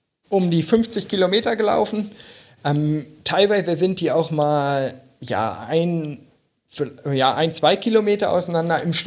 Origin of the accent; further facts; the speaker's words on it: Braunschweig, Lower Saxony, Germany; Und ich komme ja aus Braunschweig, ja schon ja, in der Region.